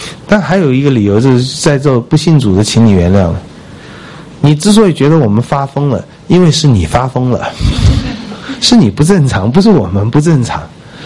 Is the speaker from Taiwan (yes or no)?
no; China; 这犹太人跟我们中国人很像啊。我们中国人是民以食为天呢